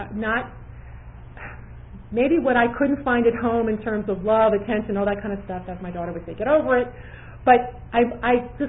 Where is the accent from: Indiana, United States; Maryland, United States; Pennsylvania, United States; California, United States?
Maryland, United States; moved away as an adult; So I went down to Virginia. I was from Maryland, went to Virginia.